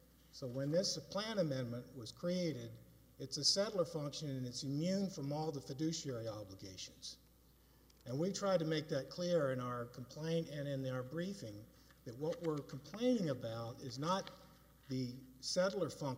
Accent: Denver, Colorado, United States; I'm from Denver

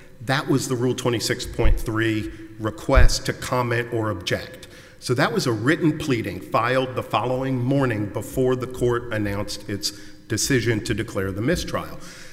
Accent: Houston, Texas, United States; I'm from Houston.

